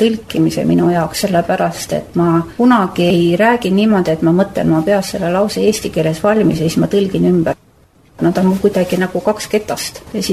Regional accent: Ida-Viru County, Estonia; Ma olen juuripidi pärit Ida-Virust, just sellest kenast nurgas, kus on probleemid vältega.

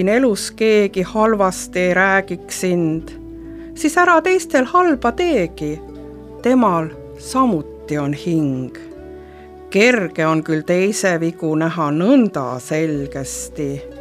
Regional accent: Hiiu County, Estonia; Olen sündinud Hiiumaa põhjapoolsel rannal, kus maapind on kõige kehvem, paesem ja liivasem. Seal oli mu vanematel keskmise suurusega talu, kus kasvasin üles usklikus kodus.

